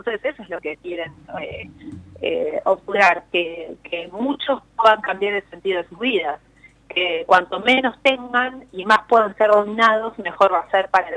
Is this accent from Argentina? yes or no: yes; Los Hornos, Buenos Aires Province, Argentina; yo vengo soy de Los Hornos, vivo en Los Hornos, pero soy de Los Hornos